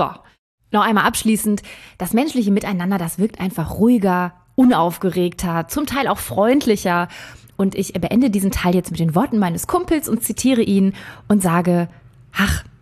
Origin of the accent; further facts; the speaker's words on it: Berlin, Germany; wir kommen aus Berlin, also unsere ganze Gruppe, ne?